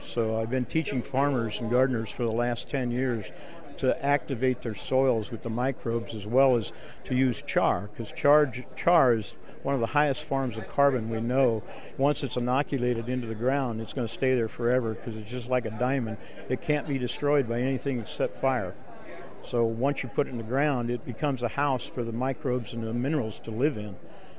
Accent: Alton, Illinois, United States; No, I'm from Madison County originally. I lived in Alton.

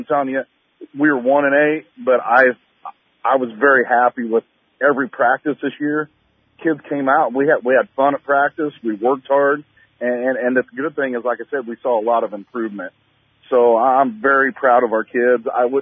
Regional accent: Hillsboro, United States; I came back to Hillsboro, my hometown, because I love our town and our high school.

